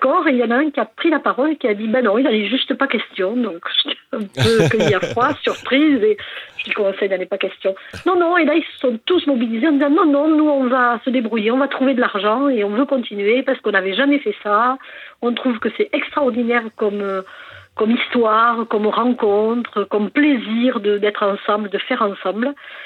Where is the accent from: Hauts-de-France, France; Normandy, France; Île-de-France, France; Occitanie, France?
Occitanie, France; Concorès; que j'ai créé en 2017 dans mon village natal, Concorès